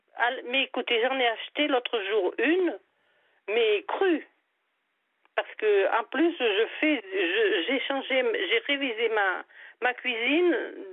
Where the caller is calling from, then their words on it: Auvergne-Rhône-Alpes, France; Je viens du fin fond de l'Auvergne, bien bas.